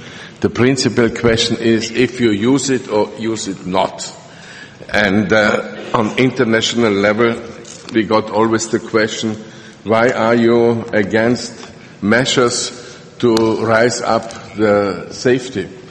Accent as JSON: {"language": "English", "country": "Austria", "said": "Mr. Essel and I, we are both from Austria."}